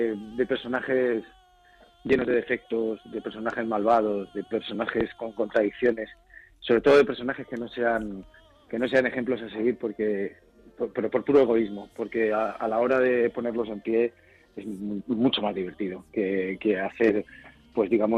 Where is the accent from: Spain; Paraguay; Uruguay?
Spain; Madrid, Community of Madrid; salí de mi barrio, de San Blas, me vine aquí a La Latina, he cambiado una vez de casa, pero aquí sigo, sí.